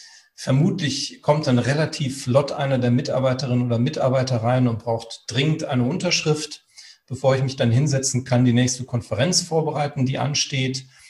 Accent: Münster, North Rhine-Westphalia, Germany; Münster ist auch mein Heimatort.

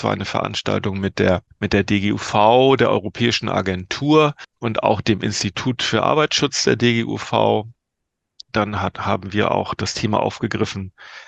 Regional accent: Northern Germany, Germany; Als Norddeutscher muss man sagen, war nicht ganz klein.

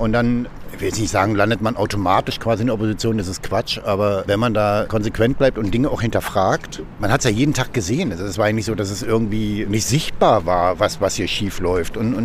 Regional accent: Berlin, Germany; Da habe ich mich immer gefragt, so als Kind, so eine Scheiße, wieso bin ich eigentlich auf der Seite geboren?

